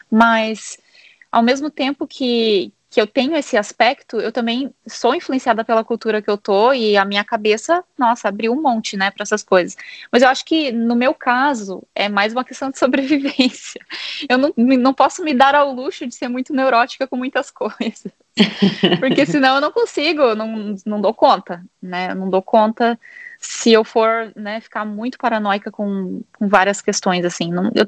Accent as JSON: {"language": "Portuguese", "country": "Brazil", "said": "eu acho que tem uma diferença no peso que a gente leva como brasileiro na criação dos filhos"}